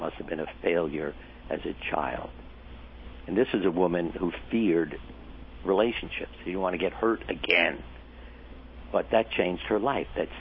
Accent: Brooklyn, New York, United States; And I thought, and I had no idea growing up in Brooklyn, New York, that there were artists like Picasso and, you know, Rembrandt

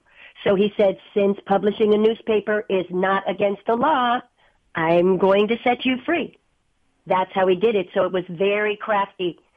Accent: Columbia, South Carolina, United States; born there; I mean, I'm not biased. I was born in Columbia, South Carolina, so it's incredibly exciting to be able to bring our first feature as Grant Works Productions to South Carolina.

